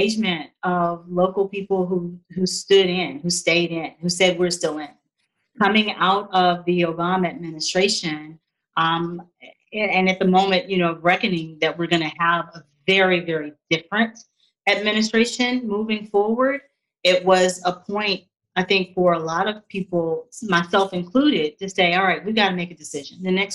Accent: the South, United States; And I took to heart both my experience of being a Southerner, but also an African American.

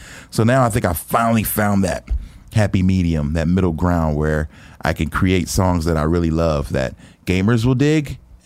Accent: Philadelphia, Pennsylvania, United States; And, you know, I grew up in Philly, and a lot of my friends, well, older kids would tease me for playing games

